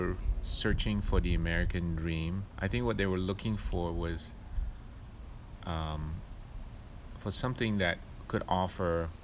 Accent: Singapore; now in San Francisco, United States; I grew up in Singapore where the average temperature is 80 degrees all year round.

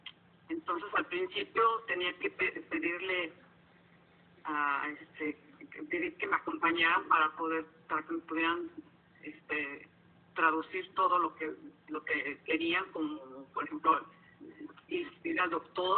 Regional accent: Mexico City, Mexico; born there; moved away; tengo 45 años y nací en la Ciudad de México.

